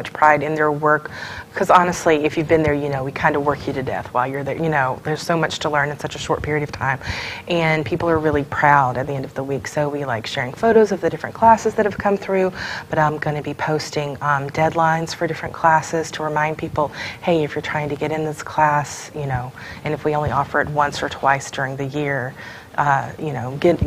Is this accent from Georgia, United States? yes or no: yes; Athens, Georgia, United States; So I grew up near Athens, Georgia, home of the Georgia Bulldogs